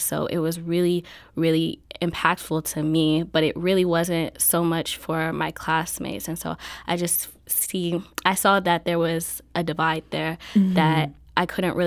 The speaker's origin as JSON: {"language": "English", "town": "St. Louis", "region": "Missouri", "country": "United States", "tie": "born or raised there", "said": "So I grew up in St. Louis City until I was about maybe 12 or so, sixth grade. Mm-hmm. And then I moved out to the county"}